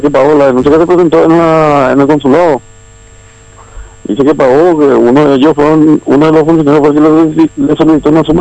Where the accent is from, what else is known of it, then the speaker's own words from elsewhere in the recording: Paraguay; de cómo somos los paraguayos